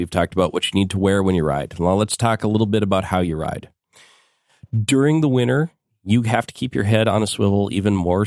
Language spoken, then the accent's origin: English; Minnesota, United States; Look, I'm not proud of this, but I grew up in Minnesota, and I have ridden through a couple snowstorms before.